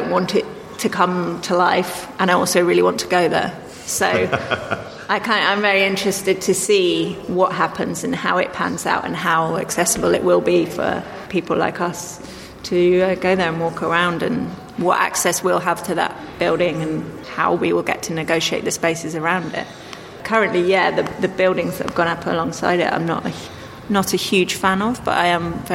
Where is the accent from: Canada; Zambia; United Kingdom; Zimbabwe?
United Kingdom; South West England; I grew up in Dorset